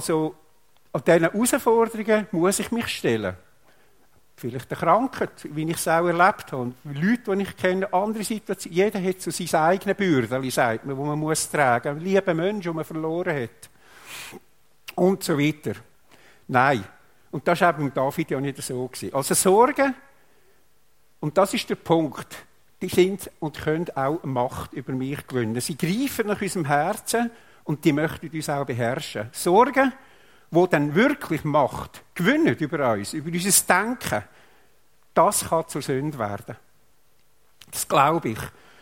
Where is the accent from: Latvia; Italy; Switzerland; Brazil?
Switzerland; Als Schweizer sind wir ja vermutlich Weltmeister im materiell Versorgen für das Morgen.